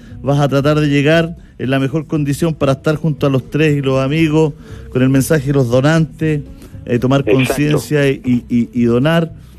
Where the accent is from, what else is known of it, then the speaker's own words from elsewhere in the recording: Concepción, Biobío, Chile; si es porque somos de Conce, porque en Conce sí, ya en mayo dice, oye, se nos viene septiembre